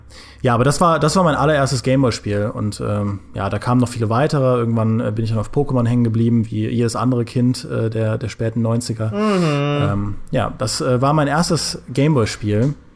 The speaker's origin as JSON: {"language": "German", "town": "Trier", "region": "Rhineland-Palatinate", "country": "Germany", "said": "ich komme ja aus Trier, das liegt ja nahe zur Grenze zu Luxemburg"}